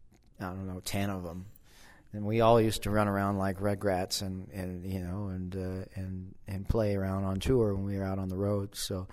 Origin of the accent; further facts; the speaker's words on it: Austin, Texas, United States; also born or lived in Maui, Hawaii; I grew up in Austin. I was born in Austin, and we live outside of the city about 40 miles. So we have horses and a ranch out there. But then I also grew up on an island in Hawaii.